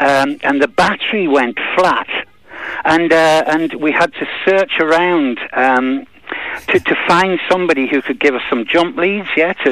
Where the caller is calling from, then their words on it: Penrith, North West England, United Kingdom; I'm calling from Penrith in the Lake District, the North Lakes in the UK.